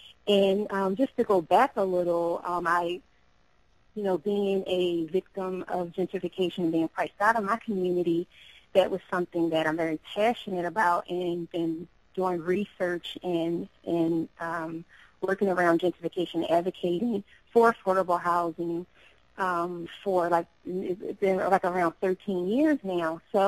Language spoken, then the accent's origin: English; Philadelphia, Pennsylvania, United States; I'm from Philadelphia, born and raised, grew up majority of my life in West Philadelphia.